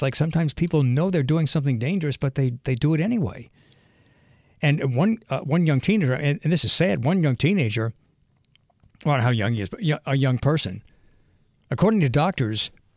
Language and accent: English; Metairie, Louisiana, United States; And I remember as a kid growing up in Metairie, I think I remember this show coming on at 6:30 on Monday nights on Channel 6 here locally.